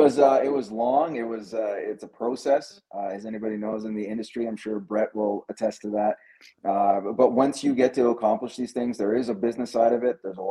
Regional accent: Canada; from the fan perspective as a Canadian

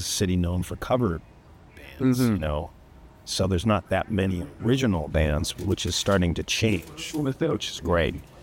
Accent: Toronto, Ontario, Canada; also born or lived in Florida; now in Los Angeles, United States; I grew up in Toronto, and then from there, went to Florida for 8 years.

